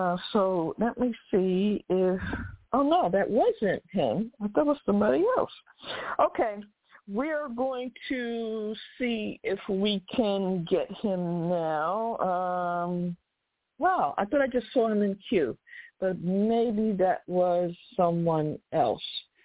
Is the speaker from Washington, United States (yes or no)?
no; Philadelphia, Pennsylvania, United States; I'm from Philly, so I can tell you straight up